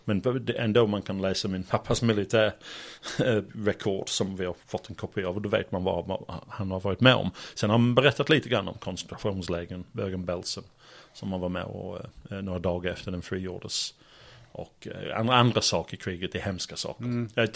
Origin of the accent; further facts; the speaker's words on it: Sheffield, Yorkshire and the Humber, United Kingdom; Swedish is a second language; Men jag kommer från Yorkshire, Sheffield, storstad. 500,000-600,000 människor. Dock är mina föräldrar från två helt andra platser. Farsan var från södra England och morsan var från Nordirland.